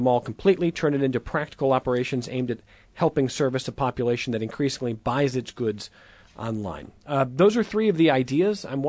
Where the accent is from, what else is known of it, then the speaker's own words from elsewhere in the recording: Westlake, Ohio, United States; And for me, I'm from the Cleveland area. I grew up in a town called Westlake, which has Crocker Park now.